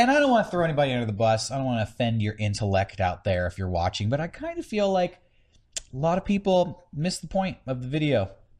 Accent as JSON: {"language": "English", "country": "United States", "said": "You know, it feels weird for me as an American."}